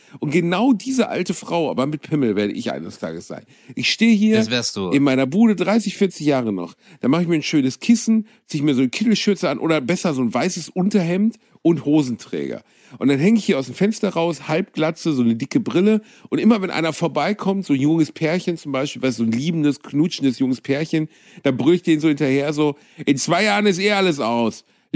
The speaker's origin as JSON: {"language": "German", "town": "Gelsenkirchen", "region": "North Rhine-Westphalia", "country": "Germany", "said": "ich komme aus Gelsenkirchen"}